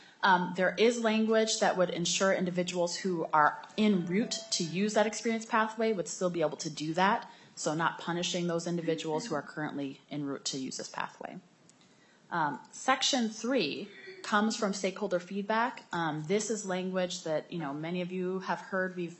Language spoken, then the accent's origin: English; Minnesota, United States; I grew up in Minnesota, went to Robbinsdale Cooper